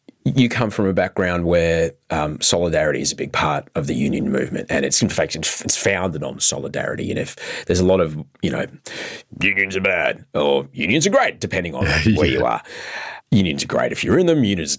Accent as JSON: {"language": "English", "town": "Brisbane", "region": "Queensland", "country": "Australia", "tie": "born or raised there", "said": "I grew up in Queensland, in Brisbane, in Bjelke Petersen."}